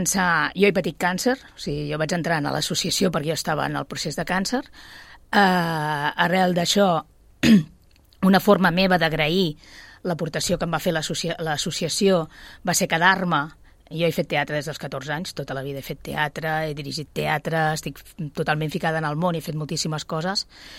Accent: Sabadell, Catalonia, Spain; Tots estem connectats aquí a Sabadell, tots estem... Els que som d'aquí de tota la vida

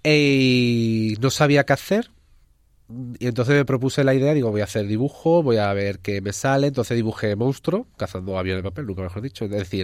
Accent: Seville, Andalusia, Spain; moved away as an adult; also born or lived in Huelva; yo nací en Sevilla, me crié en Sevilla, bueno, entre Sevilla y Huelva me crié, y me vine con 23 años, sí, aquí. Hace ya bastante.

